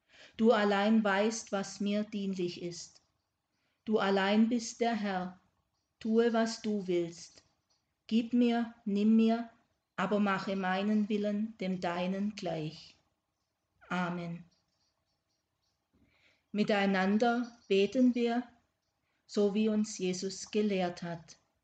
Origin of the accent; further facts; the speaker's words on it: Baden-Württemberg, Germany; Den Württemberger Schwabenvätern meiner Heimat war das immer sehr wichtig